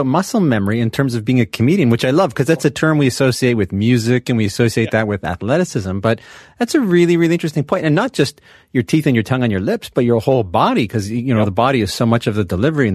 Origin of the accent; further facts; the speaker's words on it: London, Ontario, Canada; He's playing in London, my hometown. He's playing in Hamilton.